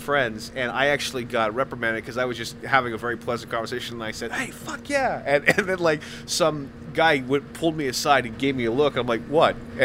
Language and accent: English; United States; the world that we grew up in America is inconceivable to live that way